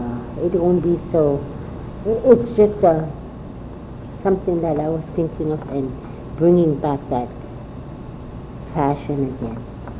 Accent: Barrow, Alaska, United States; also born or lived in Kaktovik; I was born in Kaktovik and raised in Barrow.

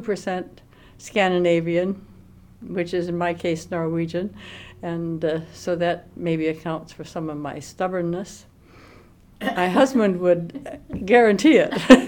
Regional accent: Minnesota, United States; also born or lived in Lytton, Iowa; I grew up in Lytton, Iowa, until I was 3 years old when we moved to Minnesota.

